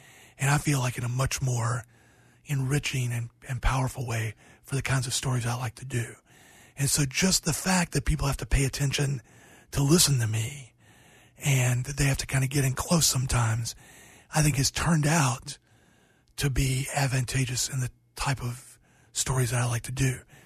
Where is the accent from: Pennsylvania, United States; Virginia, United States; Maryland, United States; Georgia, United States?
Georgia, United States; From my home state of Georgia, yeah.